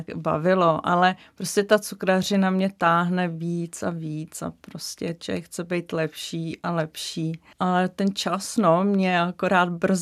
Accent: Neratovice, Central Bohemian Region, Czechia; jsem pocházím z Neratovic

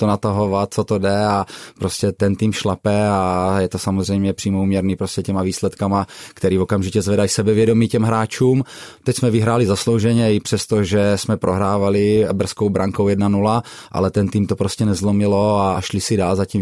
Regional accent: Brno, South Moravian Region, Czechia; já jsem vyrůstal na sídlišti v Brně

